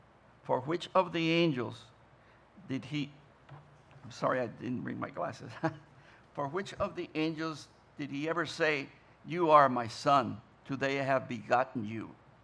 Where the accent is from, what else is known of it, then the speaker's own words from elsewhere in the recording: Mexico; I remember in my hometown in Mexico, when a baby would die, people would say, oh, they became angels.